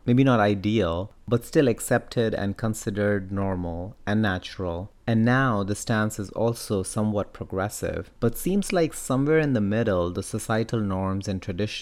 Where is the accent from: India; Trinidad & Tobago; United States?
India; So I come from India, and the whole family and community close-knit setup is quite important as well.